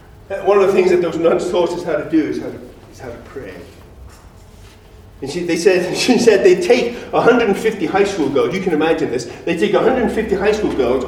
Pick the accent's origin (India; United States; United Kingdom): United Kingdom; England; I'm English.